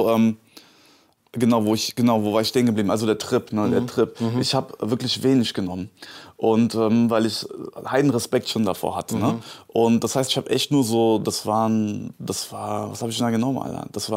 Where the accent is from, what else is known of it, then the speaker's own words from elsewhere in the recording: Gelnhausen, Hesse, Germany; Nee, in Hessen, auf einem kleinen Kaff, so, in einer kleinen Stadt, Gelnhausen.